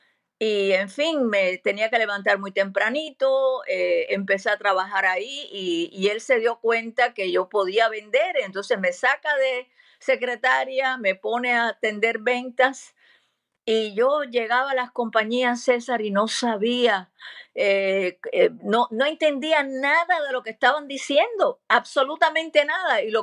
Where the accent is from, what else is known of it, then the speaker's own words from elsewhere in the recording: Cuba; now in United States; yo le dije, mire, yo soy cubana, ¿verdad?